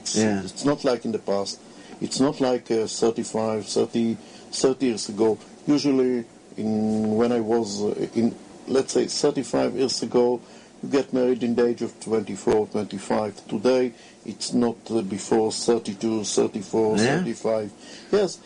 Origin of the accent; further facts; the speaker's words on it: Kfar Saba, Central District, Israel; now in Ra'anana, Israel; And I'm from Kfar Saba. So we decided to live in Ranana.